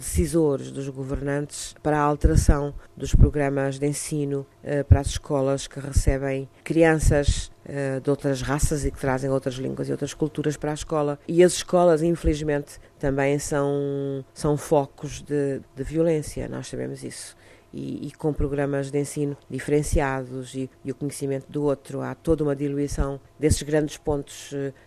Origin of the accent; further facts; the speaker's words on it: Cape Verde; e porque sou cabo-verdiana e tenho o privilégio, conforme eu costumo dizer